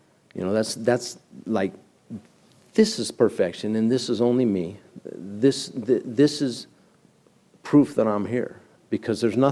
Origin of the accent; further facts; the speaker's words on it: Laguna Beach, California, United States; because I come from Laguna Beach, man.